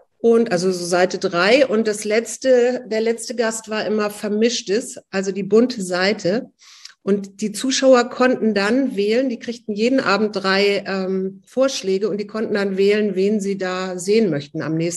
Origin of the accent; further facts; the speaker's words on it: Hamburg, Germany; Also ich bin dann wirklich so am Rande von Hamburg groß geworden mit Feldern und Wiesen und Reiten und solchen Dingen.